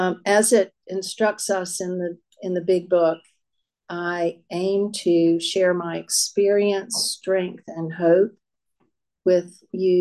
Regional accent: Chapel Hill, North Carolina, United States; I was born in Chapel Hill, wasn't born there, but moved there and was raised in Chapel Hill, North Carolina. I was born in 1960

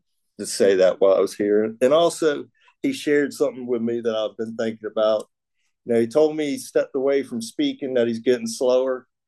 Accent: Norfolk, Virginia, United States; born there; I was born in Norfolk, Virginia. My father was a tugboat captain.

